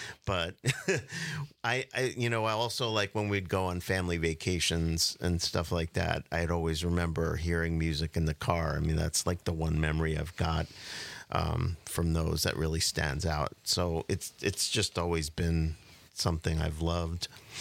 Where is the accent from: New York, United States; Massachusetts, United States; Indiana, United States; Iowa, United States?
New York, United States; Long Island; born or raised there